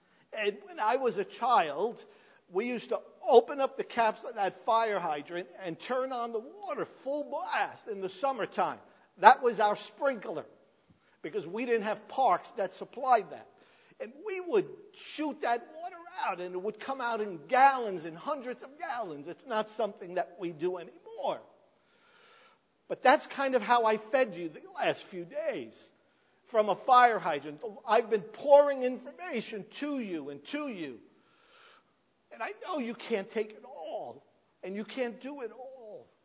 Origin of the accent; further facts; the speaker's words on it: New York City, New York, United States; I come from South Brooklyn in New York City. And I went to sleep with that wonderful Brooklyn echo.